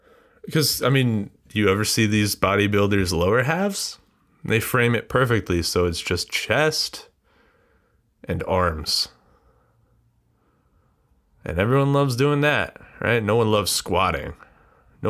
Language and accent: English; United States; You know, I'm an American, dude.